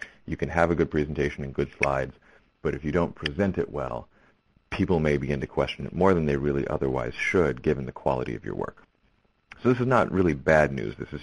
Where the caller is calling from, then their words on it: Manhattan, New York, United States; I'm calling in from Manhattan